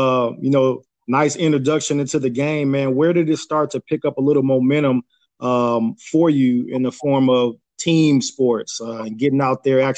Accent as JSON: {"language": "English", "town": "Chicago", "region": "Illinois", "country": "United States", "tie": "born or raised there", "said": "As you guys know, my hometown is the city of Chicago."}